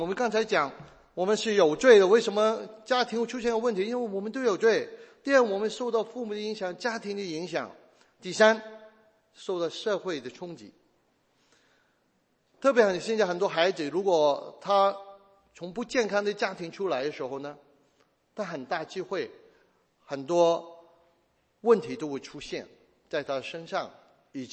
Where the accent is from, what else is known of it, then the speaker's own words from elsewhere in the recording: Chaozhou, Guangdong, China; 我就有，我是潮州人，他们最脏的话是潮州用潮州话讲出来的